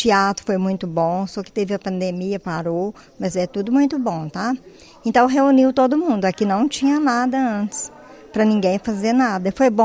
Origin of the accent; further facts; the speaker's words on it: Bom Jardim, Brazil; born there; Eu nasci em Bom Jardim. Antes de Bom Jardim. Uhum. Vila Itaboca. E só que a gente mudou pra cá, sabe? E depois a gente veio pra cá, eu criei meus filhos.